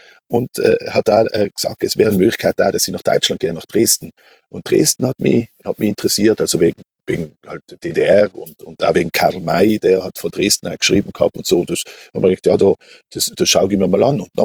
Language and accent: German; Merano, Trentino-Alto Adige, Italy; also born or lived in Algund; now in Vienna, Austria; Ich bin aus Algund und Meran nach Wien gegangen, in die große Stadt